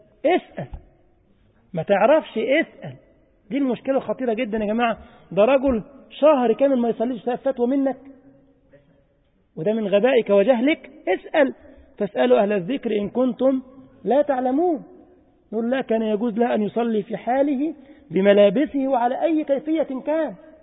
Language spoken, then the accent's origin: Arabic; Egypt; يعني أذكر إن في بلدنا كنت شاب كده بيعمل نقاش، احنا بنسميه نقاش عندنا في مصر، اللي انتوا بتسموه الصباغ او الدهان